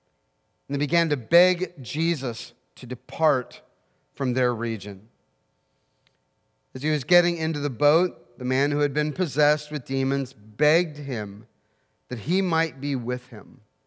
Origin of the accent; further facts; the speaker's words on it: Dunkirk, Ohio, United States; I grew up in Dunkirk, Ohio, a town, when you're optimistic, was 900 people.